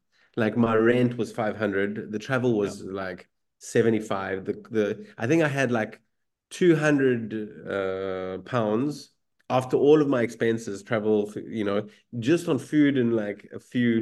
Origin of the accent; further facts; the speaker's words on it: South Africa; moved away as an adult; I'm originally South African. So like I'd traveled halfway across the world.